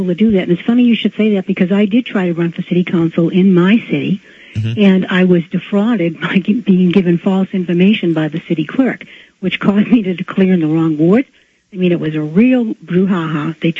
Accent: Las Vegas, New Mexico, United States; I'm from Las Vegas, New Mexico

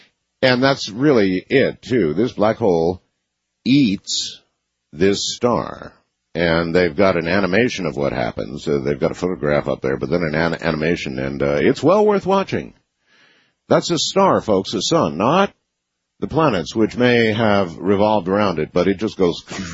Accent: Camp Lejeune, North Carolina, United States; born there; And I was born on Camp Lejeune in North Carolina, the child of two Marines.

